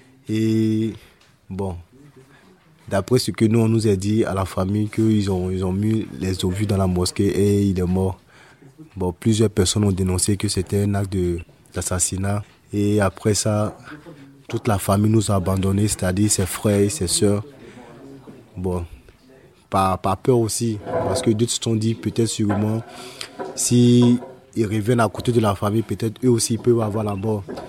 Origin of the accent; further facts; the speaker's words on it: Daloa, Sassandra-Marahoué, Côte d’Ivoire; Mais nous sommes de Dalois